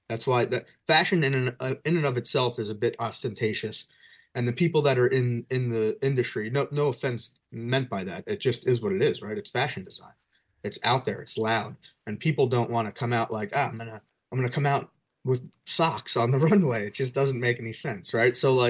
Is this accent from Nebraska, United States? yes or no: no; New Jersey, United States; also born or lived in Bronx, United States; so I'm from New York. I was born in the Bronx. I grew up in New Jersey as a kid and moved back here right after 9/11.